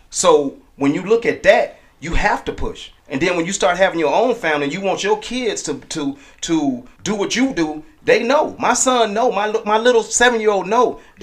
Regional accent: Chicago, Illinois, United States; You know, I'm from Chicago, and it's like, I'm not going to let you not have, but I'm going to show you how to go get because I want you to follow my lead.

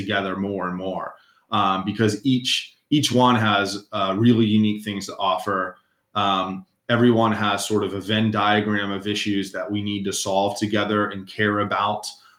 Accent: Virginia, United States; also born or lived in Leonardtown; I was born in Leonardtown, Maryland, St. Mary's County, by the base Pax River. My dad was a Navy civilian at that time. And so I was born there, quickly moved to Virginia.

